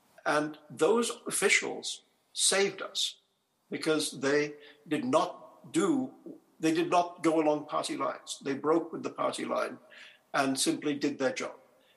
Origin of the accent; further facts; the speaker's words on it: India; I think it comes from growing up in India.